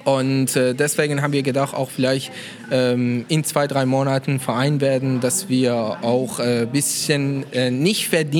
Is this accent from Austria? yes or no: no; Iran; now in Germany; ich komme aus dem Iran. Seit 5 Jahren bin ich in Deutschland.